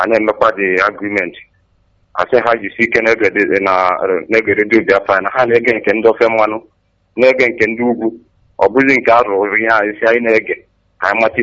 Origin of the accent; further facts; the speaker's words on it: Osun, Nigeria; I come from Osun State.